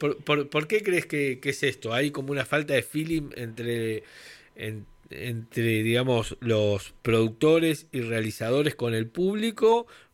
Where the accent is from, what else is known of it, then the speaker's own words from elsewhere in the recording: La Plata, Buenos Aires Province, Argentina; Nosotros somos de La Plata